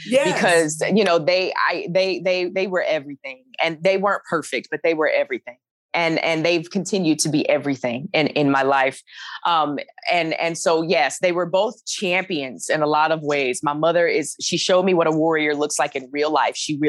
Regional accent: Alabama, United States; I'm from Alabama. From the deep, dirty South.

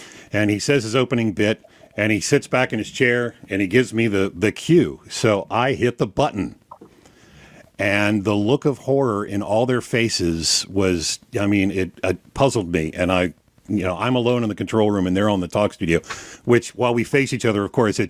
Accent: Cincinnati, Ohio, United States; And, you know, I'm the guy from Cincinnati. I took German in school

